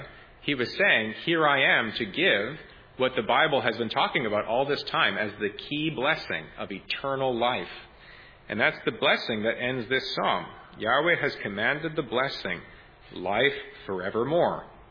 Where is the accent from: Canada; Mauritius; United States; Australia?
Canada; the United Church of Canada, which is one of the churches in my home country